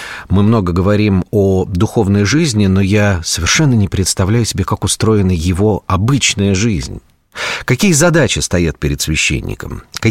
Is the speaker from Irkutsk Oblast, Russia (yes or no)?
no; Nizhny Novgorod, Nizhny Novgorod Oblast, Russia; Я сам родом из Нижнего Новгорода